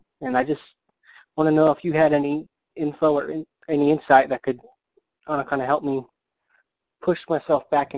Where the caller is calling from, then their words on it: Houston, Texas, United States; I'm calling in from Houston, Texas.